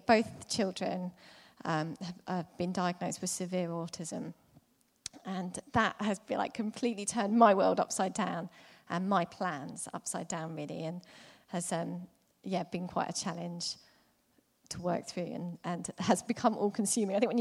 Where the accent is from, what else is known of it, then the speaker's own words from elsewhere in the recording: Eastbourne, South East England, United Kingdom; I'm from Kings in Eastbourne, and actually I moved to become part of that church when I was 4.